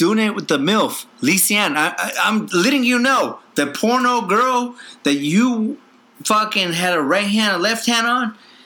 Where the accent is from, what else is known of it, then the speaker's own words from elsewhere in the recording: California, United States; At least in our state, we're from California.